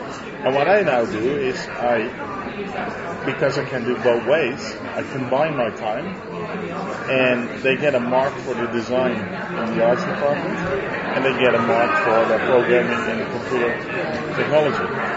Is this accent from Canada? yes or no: no; Netherlands; Yeah, well, I'm from the Netherlands